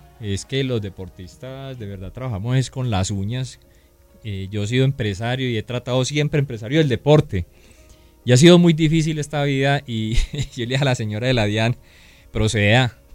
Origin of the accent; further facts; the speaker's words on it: Toro, Valle del Cauca, Colombia; Soy del norte del Valle, de Toro, así que los vecinos me colocaron así.